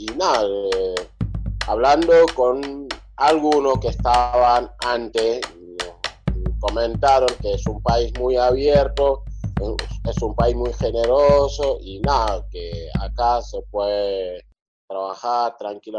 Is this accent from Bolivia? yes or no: no; Senegal; como que somos una colonia francesa, hasta el 4 de abril de 1960 que tomamos la independencia, Senegal